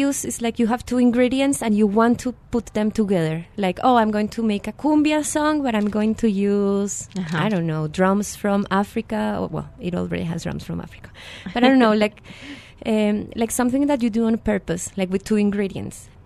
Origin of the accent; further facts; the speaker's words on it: Bogota, Bogotá, Colombia; Well, I grew up in Bogota, Colombia.